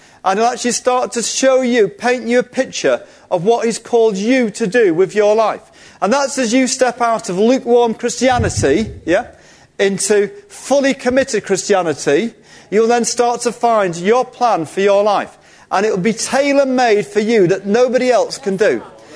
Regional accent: Manchester, North West England, United Kingdom; I'm half English, half Indian. You know, when you're growing up in the 70s, that wasn't very nice in central Manchester. I was a part of an ethnic minority.

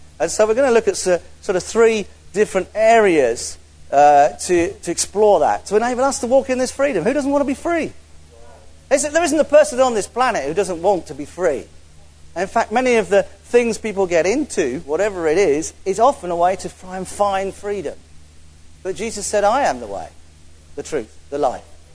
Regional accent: England, United Kingdom; I'm English, so I must like tea and extend my little finger.

